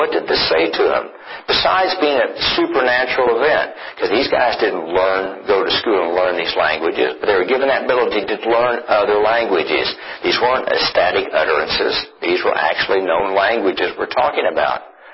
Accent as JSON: {"language": "English", "region": "Oklahoma", "country": "United States", "said": "I'm from Oklahoma, and if I said you're from Podunk, Oklahoma, it's not real complimentary."}